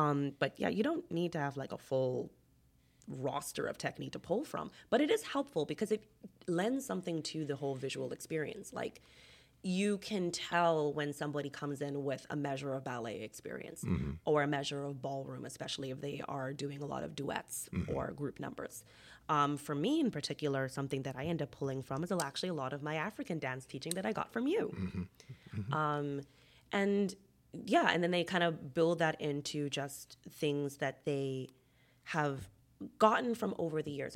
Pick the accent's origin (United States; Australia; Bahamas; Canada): Bahamas; Nassau, New Providence; I was like, oh, I'm from Nassau.